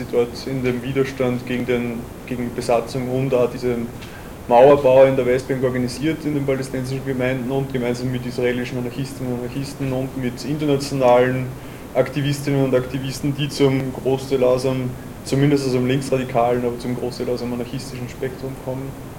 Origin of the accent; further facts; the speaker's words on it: Vienna, Austria; bin aus Wien